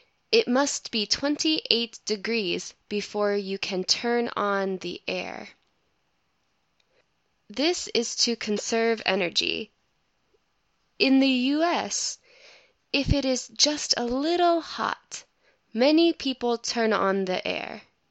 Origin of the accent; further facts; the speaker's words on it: United States; now in Japan; in my home country of the US